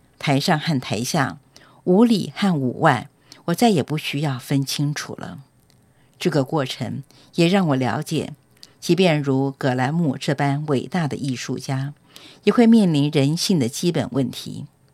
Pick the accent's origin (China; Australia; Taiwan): Taiwan; 我是来自台湾的舞者。